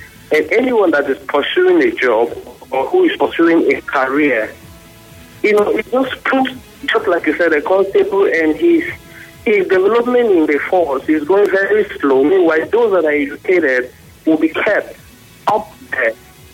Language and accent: English; Benue, Nigeria; I am from Benue State.